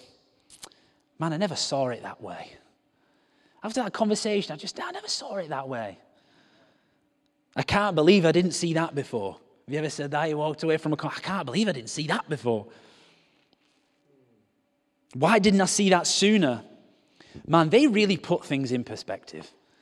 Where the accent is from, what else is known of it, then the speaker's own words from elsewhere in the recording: Wigan, North West England, United Kingdom; It's not just because I'm from Wigan, from TCC.